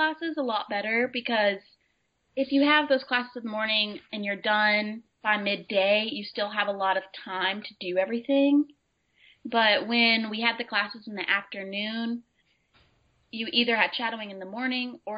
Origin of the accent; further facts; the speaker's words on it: Crossville, Tennessee, United States; Well, I'm from Crossville, Tennessee. I go to the University of Miami, where I'm studying microbiology and also Spanish.